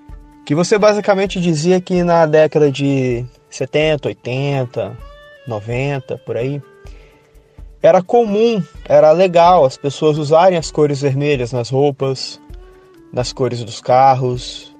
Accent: Espírito Santo, Brazil; tenho 30 anos, sou daqui do Espírito Santo.

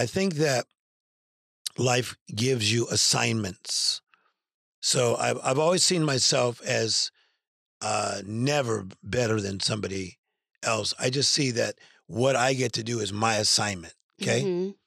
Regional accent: Compton, California, United States; I'm from Compton, California. And you need religion in Compton, California.

